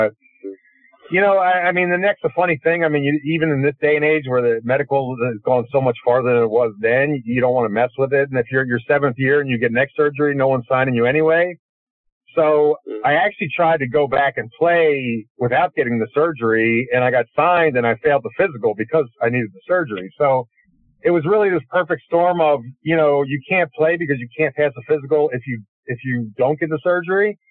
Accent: Philadelphia, Pennsylvania, United States; I mean, I came from Philadelphia, went to Pittsburgh, so we're used to, you know, old school working people.

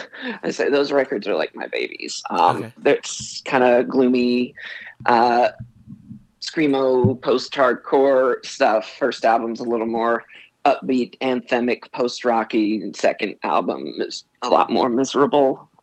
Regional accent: North Carolina, United States; So we're from North Carolina.

